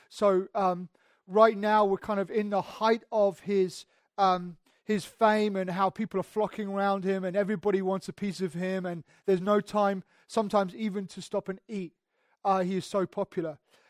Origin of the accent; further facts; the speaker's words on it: United Kingdom; because, you know, we're British, we like kind of queue up, right?